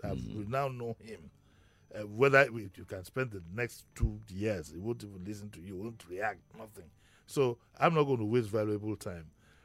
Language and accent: English; Nigeria; how could I feel good as a Nigerian that the United Kingdom does the right thing by saying that my people, some of the test results we bring, they are not authentic.